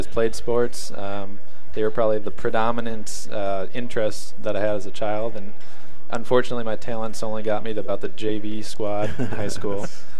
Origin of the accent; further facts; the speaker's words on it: Madison, Wisconsin, United States; I grew up in Madison, Wisconsin.